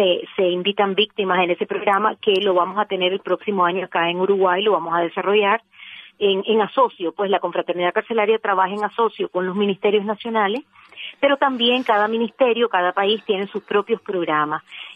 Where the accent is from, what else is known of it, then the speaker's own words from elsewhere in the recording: Nicaragua; En mi caso, bueno, yo represento a la región latinoamericana, soy de Nicaragua.